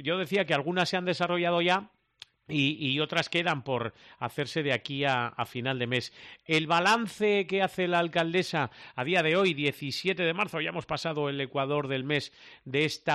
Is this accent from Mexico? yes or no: no; La Rioja, Spain; Hombre, yo soy de Rioja Baja y allí, por lo menos en Alfaro, no fue tanto el barro.